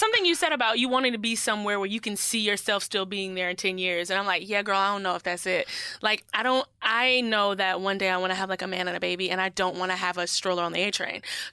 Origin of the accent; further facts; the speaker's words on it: Atlanta, Georgia, United States; I'm from Atlanta and I love Atlanta to hell. I love it. Like I just, if I could move back tomorrow, I would.